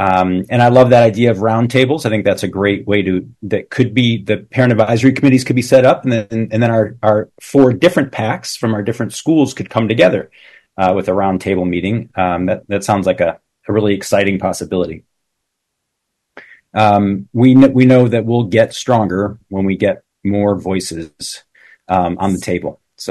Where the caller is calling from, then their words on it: Anchorage, Alaska, United States; I am speaking from Anchorage right now. I was in Palmer and Wasilla the last 4 days at superintendent meetings. So I'm glad I can join you from afar here.